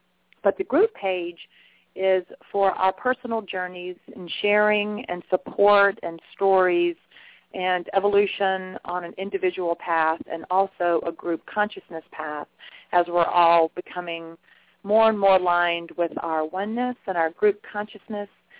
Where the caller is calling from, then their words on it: Atlanta, Georgia, United States; I'm calling in from the Greater Atlanta area in Georgia.